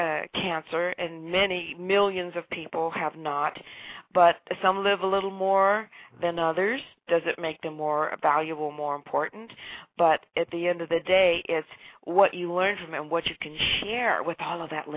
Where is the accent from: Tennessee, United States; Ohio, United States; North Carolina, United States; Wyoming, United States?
Wyoming, United States; also born or lived in Colorado; the frontier women that I grew up with in Wyoming and Colorado from my family